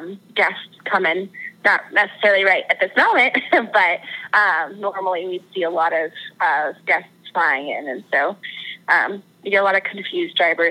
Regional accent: Chicago, Illinois, United States; So I'm originally from Chicago.

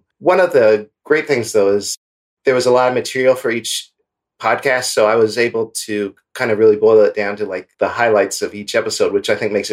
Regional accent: Columbus, Ohio, United States; I'm a philosopher from Columbus, Ohio.

